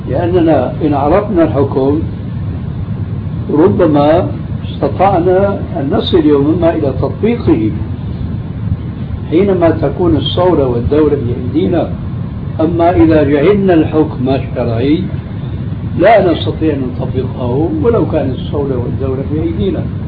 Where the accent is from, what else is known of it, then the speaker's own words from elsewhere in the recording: Syria; هي كذا تعرف عندنا في سوريا